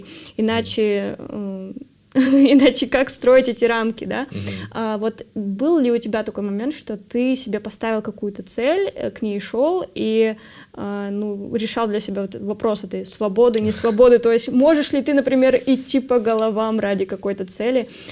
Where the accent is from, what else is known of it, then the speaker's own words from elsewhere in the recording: Yekaterinburg, Sverdlovsk Oblast, Russia; Я вот, например, росла в Екатеринбурге